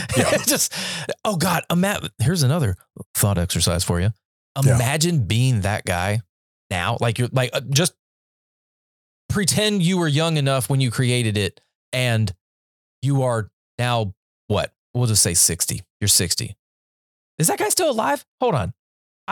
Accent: North Carolina, United States; I was raised in North Carolina, went to all the schools, you know, elementary, middle, high.

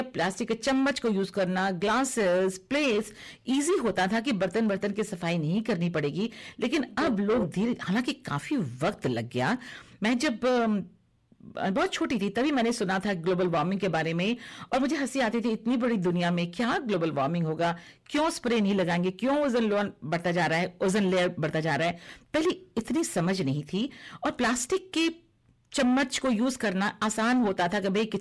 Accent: Mumbai, Maharashtra, India; चूंकि मैं मुंबई से ताल्लुक रखती हूँ

